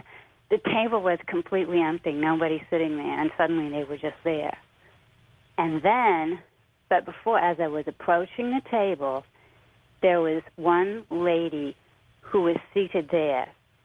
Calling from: Washington, District of Columbia, United States; I'm calling from the D.C. area.

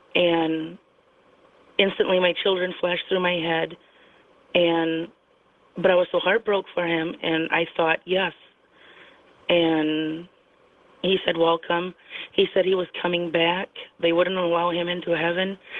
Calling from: Minnesota, United States; from Minnesota.

